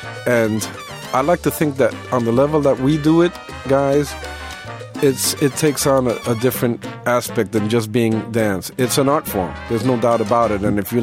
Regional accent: Bronx, New York, United States; the music that I heard from every other window, every other door I passed by growing up in the South Bronx.

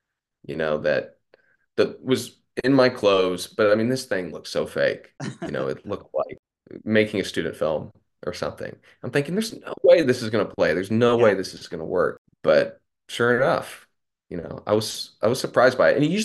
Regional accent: Florida, United States; also born or lived in Atlanta; now in Los Angeles, United States; So I grew up in Florida, but I lived in Atlanta for a couple years before coming out to LA.

